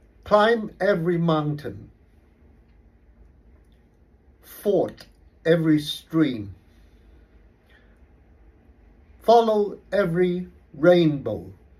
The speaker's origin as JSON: {"language": "Cantonese", "country": "Hong Kong", "said": "我哋香港人"}